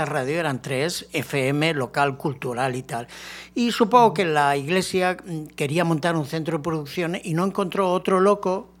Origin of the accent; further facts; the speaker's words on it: Barcelona, Catalonia, Spain; moved away as an adult; now in Sagunto, Spain; yo soy español. Nacido concretamente en la ciudad de Barcelona y allí pues me he crecido hasta los 45 años aproximadamente y luego ya bajamos un poco más al sur, a la zona de la Comunidad Valenciana